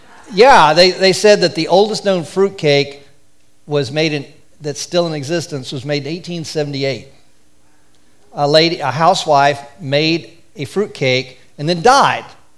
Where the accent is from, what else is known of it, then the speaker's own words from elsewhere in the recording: Florida, United States; And I'm not sure if that's because I was raised in Florida where it's, you know, 70 degrees on Christmas